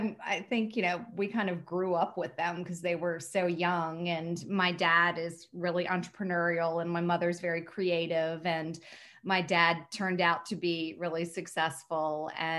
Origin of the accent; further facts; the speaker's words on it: the South, United States; I mean, you know how it is growing up in the South. You never really knew that fashion was a career choice, right?